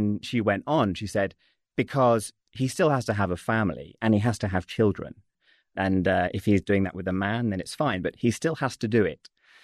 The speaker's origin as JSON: {"language": "English", "country": "United Kingdom", "accent": "British", "said": "Okay, so I am British, as you can tell by my accent."}